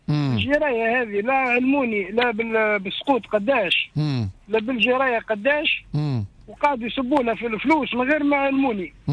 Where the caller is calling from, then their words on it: Menzel Nour, Monastir Governorate, Tunisia; انا من منزل نور